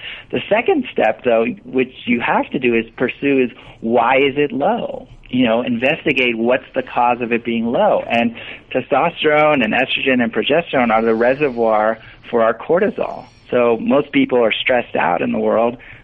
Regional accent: Costa Rica; So I know English and Spanish. I'm from Costa Rica originally

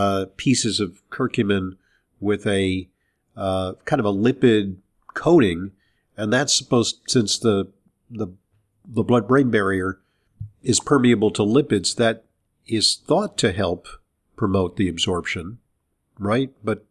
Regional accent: Los Angeles, California, United States; I'm from Los Angeles. I grew up there.

